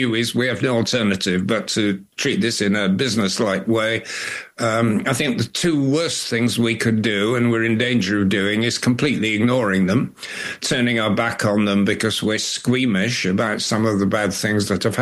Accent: United Kingdom; I've been coming and going from India, although I'm primarily thought of as a British politician, but I've been working in terms of business, academic work.

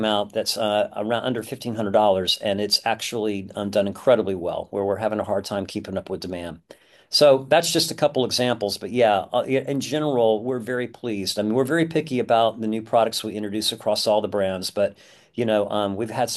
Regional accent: San Francisco, California, United States; our company in San Francisco, my hometown, that makes synthesizers.

